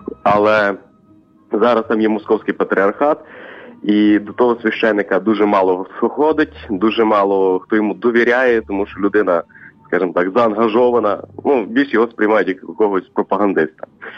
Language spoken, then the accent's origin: Ukrainian; Lviv Oblast, Ukraine; я з Львівщини, я греко-католик.